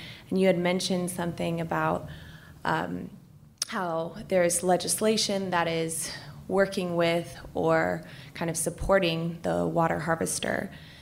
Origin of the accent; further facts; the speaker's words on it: Tucson, Arizona, United States; I'm from Tucson, Arizona.